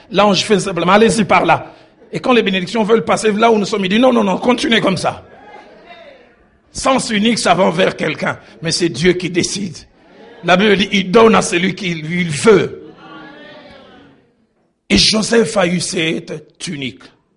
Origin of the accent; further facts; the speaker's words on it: Kinshasa, DR Congo; Chez moi, à Kinshasa, on dit, non, ça m'oui.